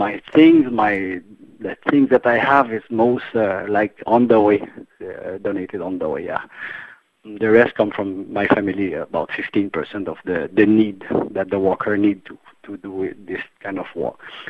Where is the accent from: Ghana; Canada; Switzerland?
Canada; I am a Canadian.